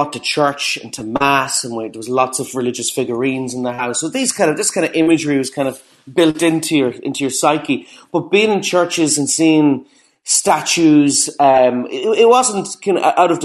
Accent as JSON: {"language": "English", "town": "Cavan", "region": "Ulster", "country": "Ireland", "tie": "born or raised there", "said": "my hometown where I'm from, it's Cavan, and it's a small kind of small Irish town in the South Ulster in Ireland."}